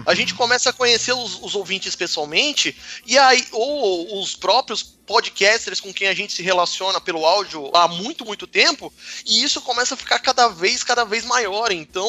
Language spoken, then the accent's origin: Portuguese; Taboão da Serra, São Paulo, Brazil; eu sou do Taboão da Serra, cara